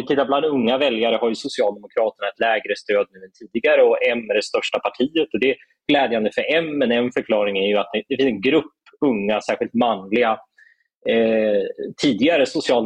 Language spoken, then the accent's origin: Swedish; Ockelbo, Gävleborg County, Sweden; Jag växte upp i Ockelbo.